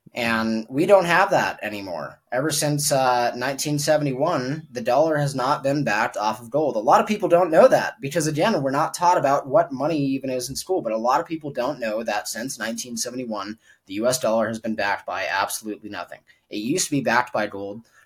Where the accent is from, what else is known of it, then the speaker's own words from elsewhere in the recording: United States; I'm American, and I have no shame saying that. And I want my country to adopt Bitcoin. I consider myself a patriot. I love the Constitution. I was raised with, you know, believing in American values